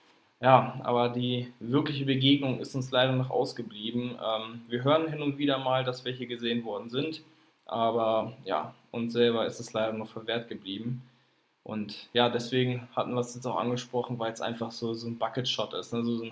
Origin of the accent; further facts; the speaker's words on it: Lower Saxony, Germany; wir kommen aus dem aus der Region Hannover, Nähe des Steinhuder Meers.